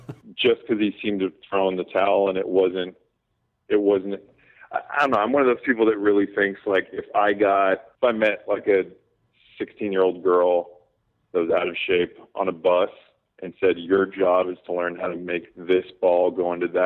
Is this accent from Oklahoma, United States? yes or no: no; Oakland, California, United States; As long as I can remember, I grew up in Oakland. I was always a basketball fan.